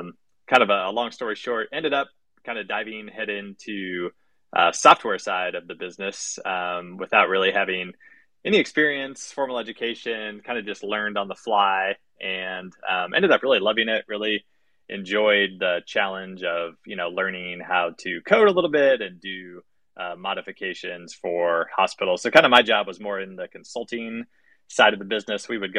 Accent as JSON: {"language": "English", "town": "Kansas City", "region": "Missouri", "country": "United States", "tie": "born or raised there", "said": "So I grew up here in Kansas City. One of the biggest employers here in town is a software company called Cerner."}